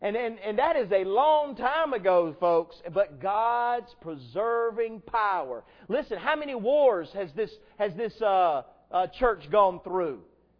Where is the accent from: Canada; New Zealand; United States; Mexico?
United States; South Carolina; now in Georgia, United States; You know as well as I do here in Georgia and growing up in South Carolina, what we have is a lot of religion.